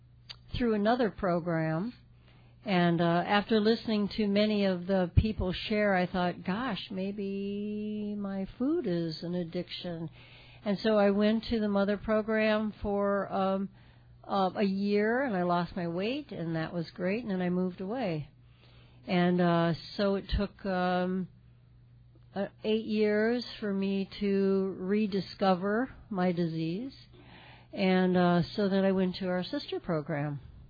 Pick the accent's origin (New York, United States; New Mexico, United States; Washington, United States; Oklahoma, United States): New Mexico, United States; Glenwood; I'm from Glenwood, New Mexico.